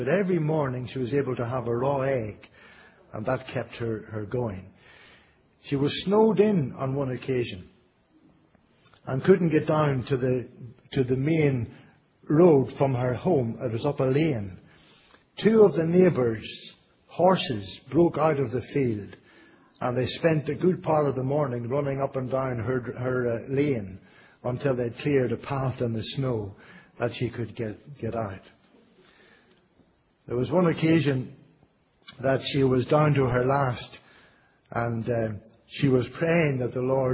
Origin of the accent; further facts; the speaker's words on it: Northern Ireland, United Kingdom; where I grew up in Northern Ireland